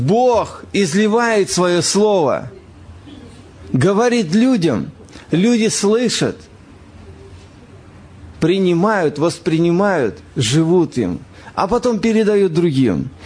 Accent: Voronezh Oblast, Russia; born there; в деревне, где я родился, в Воронежской области.

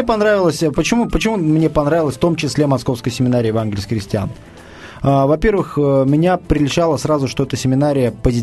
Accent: Tashkent Region, Uzbekistan; Да, я из солнечного Узбекистана. В Узбекистане я родился и вырос, в Ташкентской области.

